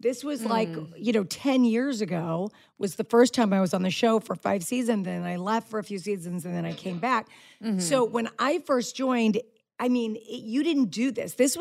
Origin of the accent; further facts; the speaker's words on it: East Coast, United States; And I'm from the East Coast, so I'm very excited that my daughter is going to Tufts.